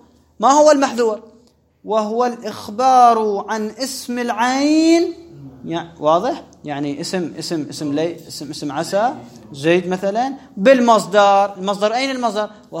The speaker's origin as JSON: {"language": "Arabic", "town": "Basra", "region": "Basra Governorate", "country": "Iraq", "said": "مو لي أنا من البصرة، لا لا بس هو واقعا هو الصحيح"}